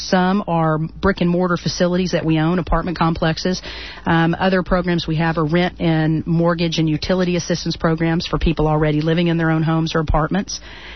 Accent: Houston, Texas, United States; also born or lived in Little Rock, Arkansas; But my family moved to Texas when I was about 3 or 4 years old. So I am very much a proud naturalized Texan. Have lived in Texas the rest of my life thus far. And grew up in Houston primarily in Spring Branch on the west side.

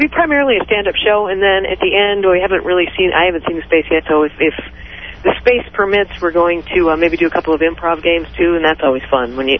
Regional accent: Detroit, Michigan, United States; also born or lived in Minnesota; Well, I grew up in Detroit, Michigan.

